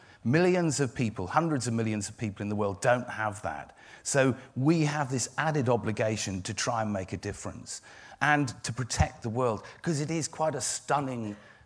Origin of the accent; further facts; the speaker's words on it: South West England, United Kingdom; Myself personally, I grew up on Dartmoor. My dad was a doctor, my mum was a nurse. And they took me, you know, I grew up on the edge of the moors.